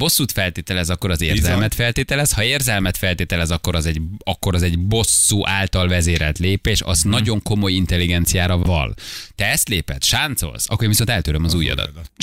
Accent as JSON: {"language": "Hungarian", "region": "Budapest", "country": "Hungary", "tie": "born or raised there", "said": "Én ott nőttem föl, gyerekek, aztán az ülő békás megyere, egy vér vagyunk."}